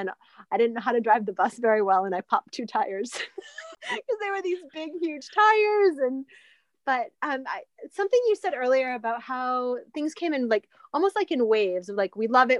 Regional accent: Horseneck Beach, Massachusetts, United States; I've born and raised on Horseneck Beach. Like, Cape Cod is my heart.

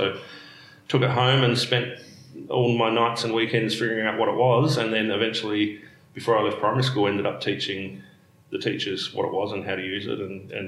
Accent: South Australia, Australia; our country school in South Australia, so I grew up in South Australia, country school

